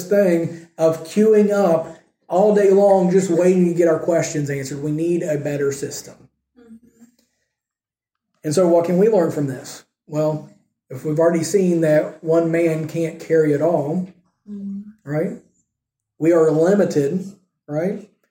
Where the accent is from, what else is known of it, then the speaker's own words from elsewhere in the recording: United States; And I know as American, it's probably even more so for me, okay?